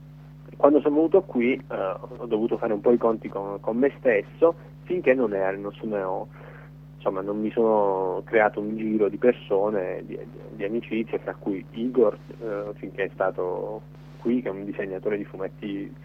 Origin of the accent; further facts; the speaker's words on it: Bari, Apulia, Italy; sono stato testimone perché sono di Bari, sono stato in quegli anni, ero a Bari